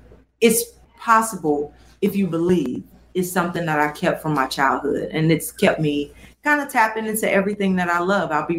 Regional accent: Tennessee, United States; I grew up hanging in Gatlinburg and Pigeon Forge.

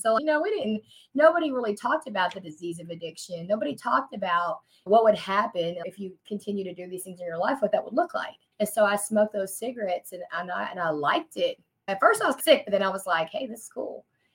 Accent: Arkansas, United States; I am from Arkansas. I am from a small town here in Arkansas. I wasn't always from here though.

